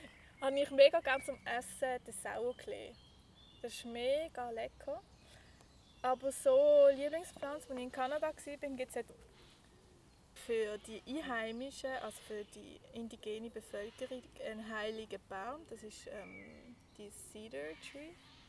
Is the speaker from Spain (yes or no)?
no; Muttenz, Basel-Landschaft, Switzerland; ich bin jetzt hier in Muttenz aufgewachsen.